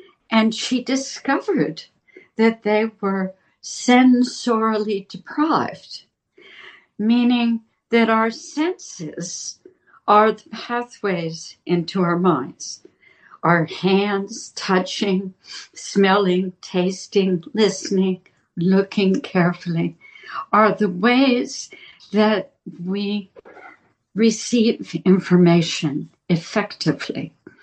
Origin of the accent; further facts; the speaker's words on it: New Jersey, United States; Well, I grew up in New Jersey in the 50s.